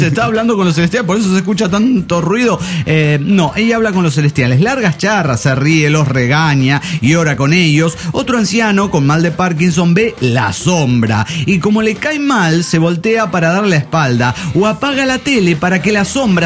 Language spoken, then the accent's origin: Spanish; Tarija, Bolivia; Hola, ¿cómo están? … de Tarija, Bolivia.